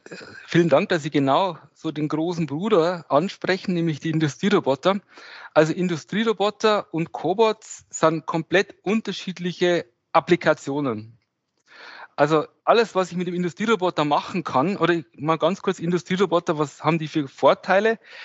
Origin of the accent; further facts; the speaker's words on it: Regensburg, Bavaria, Germany; Also ich komme hier aus Regensburg.